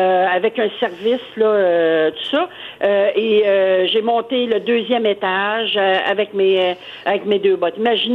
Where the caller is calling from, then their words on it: Montreal, Quebec, Canada; Moi, écoutez, je suis de Montréal.